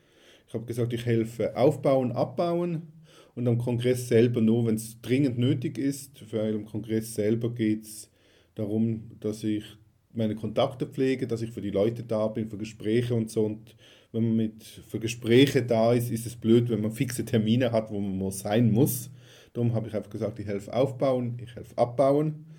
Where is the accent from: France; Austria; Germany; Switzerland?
Switzerland; So was Großes sind wir als Schweizer fast nicht gewohnt.